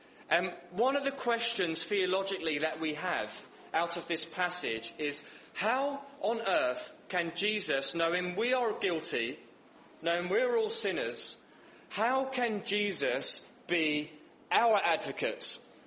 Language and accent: English; East of England, United Kingdom; accent: Essex; in case you can't tell because of my Essex accent.